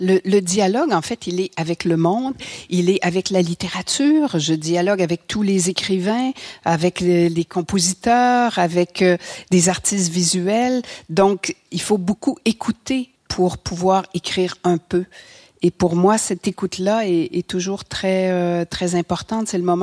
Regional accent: Quebec City, Quebec, Canada; Et on habitait à Québec, je suis née à Québec, donc près du fleuve

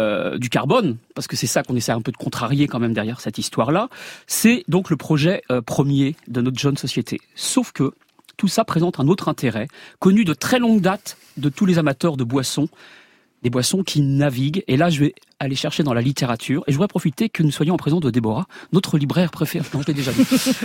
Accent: Normandy, France; comme je suis normand

